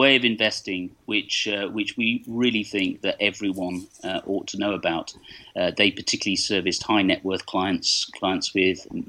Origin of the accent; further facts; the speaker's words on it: West Midlands, United Kingdom; I'm a Midlander. I was born in Staffordshire and never really left this area apart from to go to university in Oxford